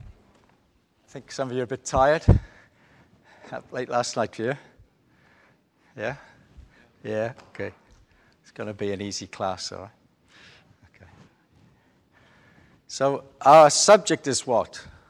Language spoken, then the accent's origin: English; Wales, United Kingdom; By the way, I'm from Wales.